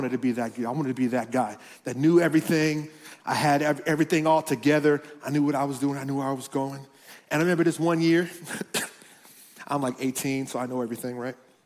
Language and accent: English; Miami, Florida, United States; You know, I'm from Miami. I grew up in Miami, and in Miami, there's like a little walk that you have